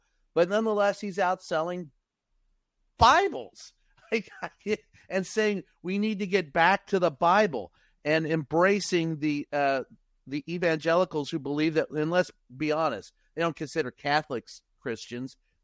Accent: the South, United States; John, you and I grew up in the South.

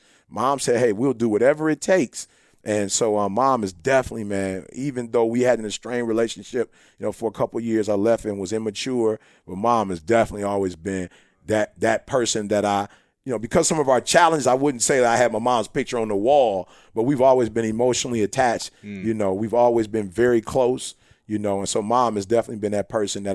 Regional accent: Chicago, Illinois, United States; We're originally from Chicago.

